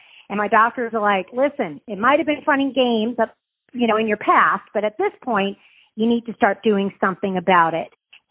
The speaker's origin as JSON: {"language": "English", "region": "East Coast", "country": "United States", "said": "Well, first of all, I'm Italian, and I love to eat. I'm from the East Coast, and everything was about food."}